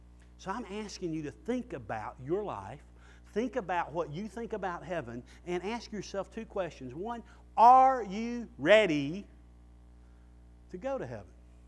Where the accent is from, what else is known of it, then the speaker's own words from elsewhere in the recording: the South, United States; I mean, I'm from the South. The only really grape I know anything about is a muscadine.